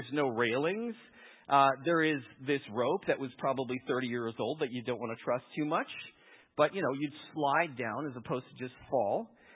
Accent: Lethbridge, Alberta, Canada; I grew up in Lethbridge, so we'd go west and we'd end up in Crow's Nest Pass.

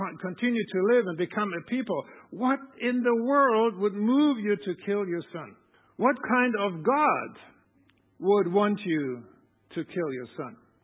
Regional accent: Germany; moved away as an adult; now in United States; I was growing up in Germany, so I was just, I don't know.

